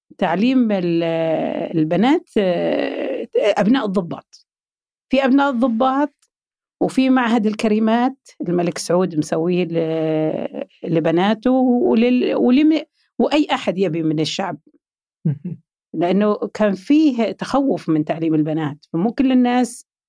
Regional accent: Taif, Makkah Province, Saudi Arabia; now in Riyadh, Saudi Arabia; أنا عاد ماني من مواليد الرياض ولا أعرف الرياض من زمان، أنا طايف لأن وزارة الدفاع كانت في الطائف، وأبوي كان في الطائف، وأمي كانت في الطائف، وإحنا أساساً أمي وأبوي كلهم من عنيزة، من القصيم. بس أهلهم كانوا مستقرين في الحجاز

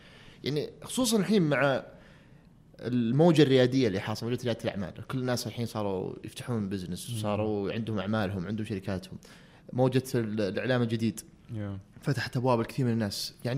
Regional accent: Al Soudah, Asir, Saudi Arabia; انا كنت في الصيف في ابها انا في القريه قريتنا وين في السوده.

